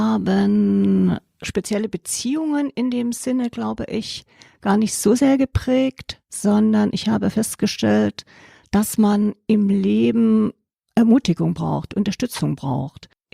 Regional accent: Germany; born there; moved away as an adult; geboren in der DDR vor 59 Jahren, Maschinenbaustudium, eines der MINT-Fächer, 2 Kinder, eines noch während dem Studium, Flucht aus der DDR kurz vor dem Mauerfall, Feststellung, ich kann im Allgäu mit 2 Kindern nicht arbeiten

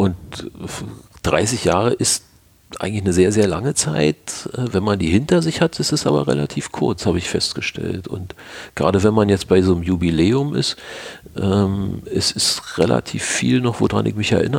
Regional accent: Berlin, Germany; Wir kommen ja nur alle aus dem Bezirk Pankow, wo Weißen See dazugehört.

